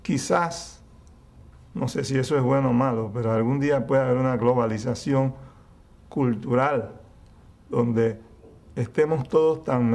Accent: Panama; Digo, yo nací aquí, yo me considero panameño, pero yo soy bicultural y le doy gracias a Dios por eso.

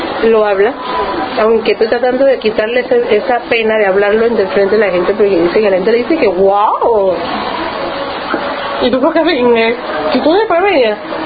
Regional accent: Panama; porque somos panameños.

